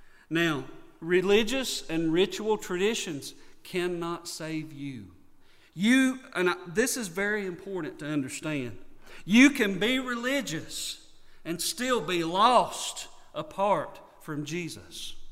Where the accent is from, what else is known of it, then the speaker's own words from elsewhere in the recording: North Carolina, United States; Now, I grew up in Yakin County. I'm a Yakin County boy. That's my accent doesn't give me away, in case you didn't know. I grew up here